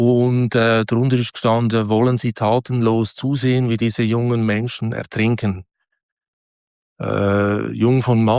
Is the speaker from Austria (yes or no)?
no; Switzerland; Es war wirklich sehr schwierig, als Schweizer in Deutschland einen Job überzukommen.